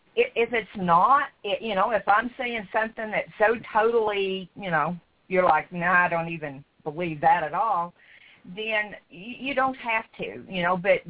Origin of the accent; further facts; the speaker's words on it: Oklahoma, United States; born there; Well, I was born in Oklahoma. I've lived in Oklahoma the majority of my life.